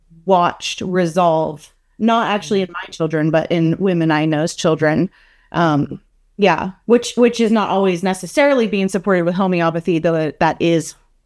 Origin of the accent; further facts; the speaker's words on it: Florida, United States; I'm from Florida and we spent a lot of time in Mexico